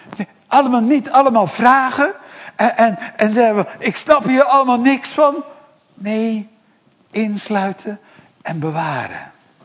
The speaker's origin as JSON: {"language": "Dutch", "town": "Rotterdam", "region": "South Holland", "country": "Netherlands", "said": "We woonden in Rotterdam. Nou, kan je zeggen, als Rotterdammer is Dordrecht natuurlijk helemaal niks."}